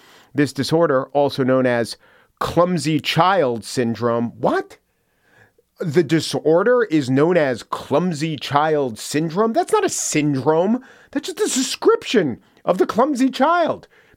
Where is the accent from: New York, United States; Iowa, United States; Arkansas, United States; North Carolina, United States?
New York, United States; Baldwin; Massapequa, not far from where I grew up. I grew up in Baldwin.